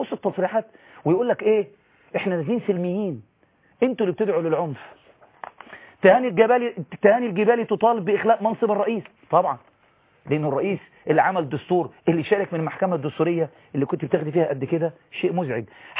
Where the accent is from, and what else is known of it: Egypt